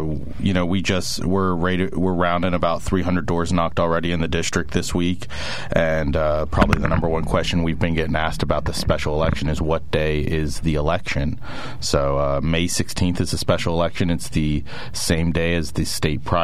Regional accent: Sunbury, Pennsylvania, United States; I'm a Shikellamy graduate, born and raised in Sunbury, still today. Me and my wife, Shannon, raise our three daughters in Sunbury.

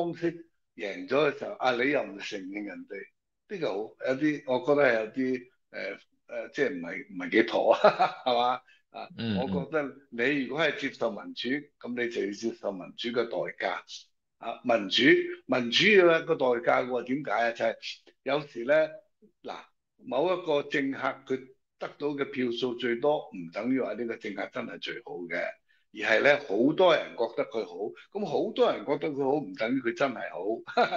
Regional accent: Hong Kong; 我哋香港人都系香港人

